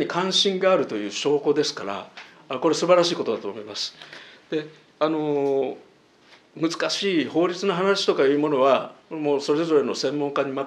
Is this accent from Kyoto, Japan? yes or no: yes; Kyoto, Japan; moved away as an adult; now in Miyazu, Japan; 私の出身は京都市なんですけれども、この丹後が気に入りまして、実は宮津に移住しまして今4年目になります。